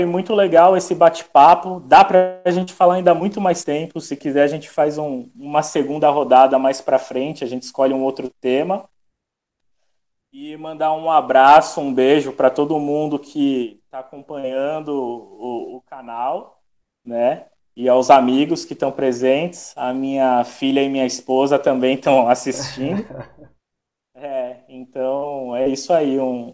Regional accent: Santos, São Paulo, Brazil; vim de uma cidade grande aí do litoral de São Paulo, vim de Santos e tô há 15 anos morando num lugar super isolado, né?

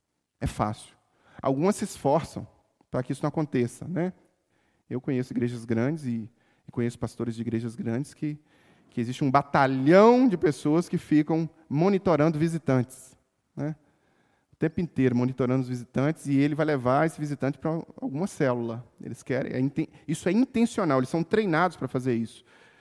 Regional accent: Minas Gerais, Brazil; E especialmente como mineiros, desconfiados que somos

